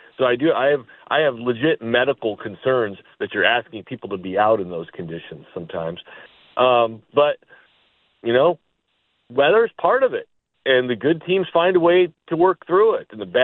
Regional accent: Chicago, Illinois, United States; I mean, like the moment I grew up in Chicago, that's the coldest I've ever been.

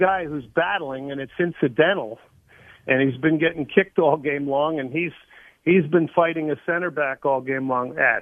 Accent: Argentina; Just like, you know, I grew up in Argentina.

